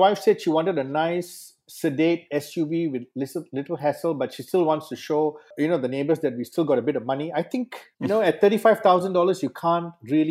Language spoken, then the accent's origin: English; India; I'm Indian